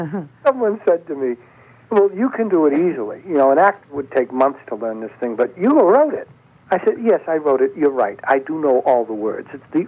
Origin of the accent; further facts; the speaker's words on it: Boston, Massachusetts, United States; But because I am from Boston, that made me eligible to go to Boston Latin School